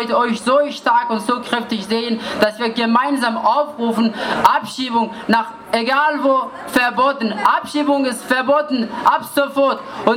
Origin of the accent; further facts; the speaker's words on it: Afghanistan; German is a second language; moved away; Ich komme aus Afghanistan, ich bin vor 8 Jahren geflüchtet, weil ich mein Leben lang im Krieg aufgewachsen bin. Ich bin in Afghanistan aufgewachsen, wo nur Krieg gab.